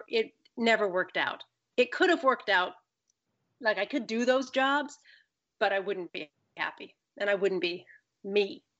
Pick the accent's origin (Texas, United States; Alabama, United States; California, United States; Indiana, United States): Indiana, United States; Bedford; No, I grew up in Bedford, Indiana. So I'm a Midwesterner.